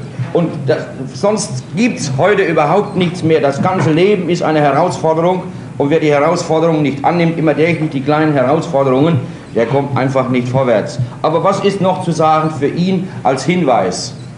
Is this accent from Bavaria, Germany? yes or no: yes; Bavaria, Germany; ich bin Bayer und geborener Bayer und Hamburger